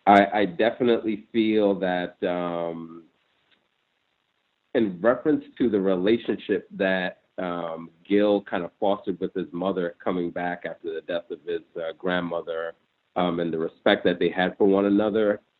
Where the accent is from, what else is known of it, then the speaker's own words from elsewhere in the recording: Brooklyn, New York, United States; And being from the New York area and just kind of hearing the flashbacks, the AMPs, and I'm from the Brooklyn area